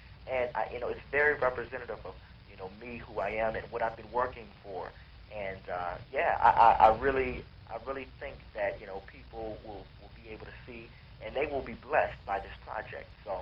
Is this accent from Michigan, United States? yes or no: yes; Flint, Michigan, United States; now in Detroit, United States; I'm originally from Flint, Michigan, but the label is based out of Detroit, so you know, I'm here, all, you know, basically all the time